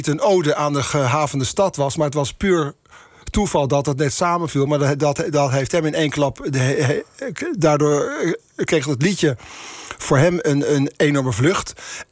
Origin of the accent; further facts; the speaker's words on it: Haarlem, North Holland, Netherlands; En dus ik zat bij hem thuis te kijken in Haarlem, waar ik woonde, waar ik ben opgegroeid.